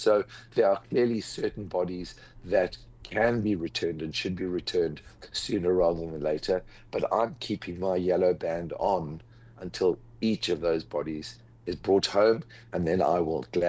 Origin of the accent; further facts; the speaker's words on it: Ra'anana, Central District, Israel; even here in my hometown in Ra'anana.